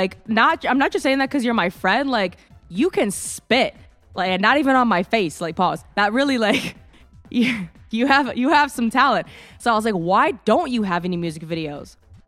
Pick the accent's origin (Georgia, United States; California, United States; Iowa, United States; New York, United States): California, United States; I grew up completely differently. I grew up in California, actually. And obviously, I'm like Asian American and a female.